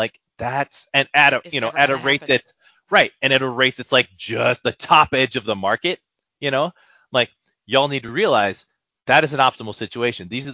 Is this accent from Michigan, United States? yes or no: no; California, United States; I feel like you guys are taking shots at me and being a Californian.